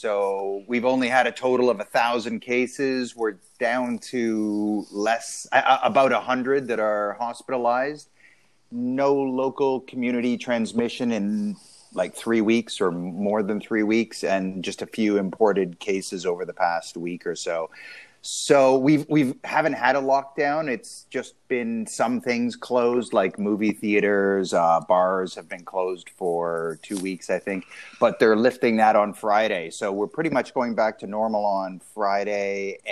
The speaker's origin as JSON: {"language": "English", "country": "Canada", "lives_now": "Hong Kong", "said": "regional manager in Asia for UFI. I'm based in Hong Kong, but originally from Canada."}